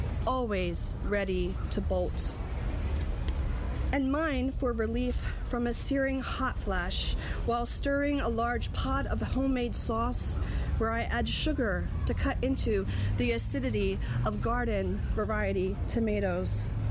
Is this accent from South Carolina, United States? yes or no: no; Philadelphia, Pennsylvania, United States; I'm Italian from Philly, okay? Talk with my hands.